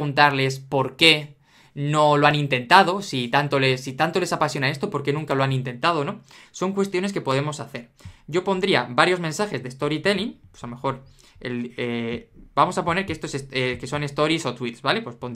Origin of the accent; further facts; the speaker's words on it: Madrid, Community of Madrid, Spain; pues yo soy de Madrid y quiero ir